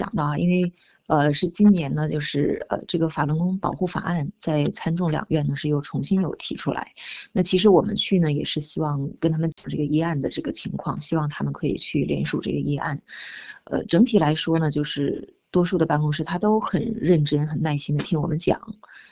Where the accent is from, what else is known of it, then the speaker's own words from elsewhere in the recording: Changchun, Jilin, China; 在我们家乡，因为我是长春人嘛